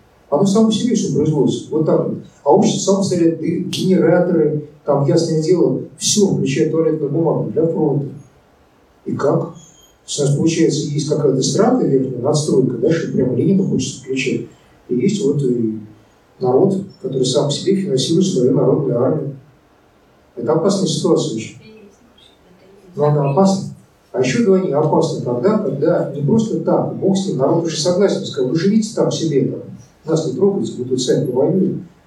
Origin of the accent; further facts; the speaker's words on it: Moscow, Russia; Я москвич 3-4 поколения, но с одной стороны 3, с другой стороны 4. здесь выросшие